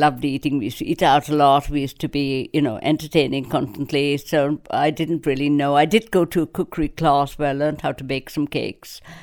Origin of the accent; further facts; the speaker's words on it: Kolkata, West Bengal, India; now in United Kingdom; I'd never been out of India before, but knew so much about it because I grew up in Calcutta, went to the Loreto Convent.